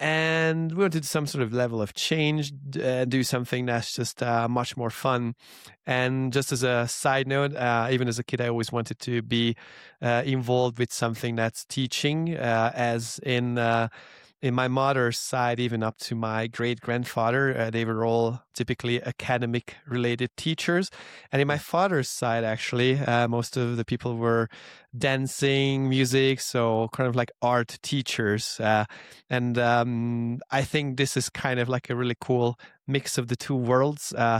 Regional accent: Hungary; English is a second language; moved away as an adult; now in Mexico; I'm actually from Hungary originally. I came to Mexico over 10 years ago

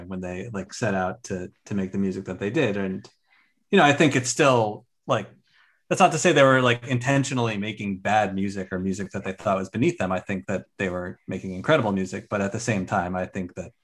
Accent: New Jersey, United States; now in New York City, United States; I grew up in nearby New Jersey, and then made the arduous trek to New York City, about 20 miles from my hometown.

